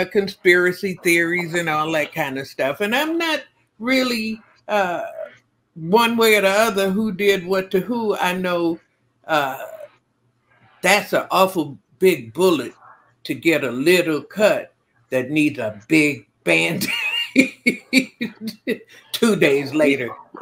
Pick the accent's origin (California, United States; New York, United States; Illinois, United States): Illinois, United States; Chicago; I'm from Chicago. If we hear gunshots, if we hear a car back up, if we hear anything, a balloon pop that sounds like a pop, we do not stand around and wait to see what happened.